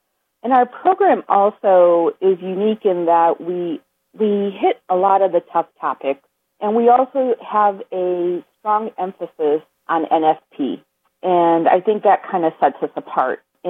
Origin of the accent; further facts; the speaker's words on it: Indiana, United States; I was brought up in Northwest Indiana. Both my parents were Catholic, and I was raised as a cradle Catholic.